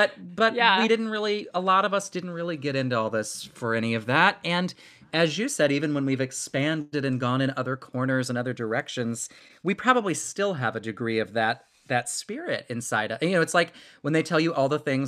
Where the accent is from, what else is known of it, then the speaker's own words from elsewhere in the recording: North Carolina, United States; I'm from North Carolina, but she pulled me to South Carolina to study with Carlos Agudelo at Ballet Spartanburg.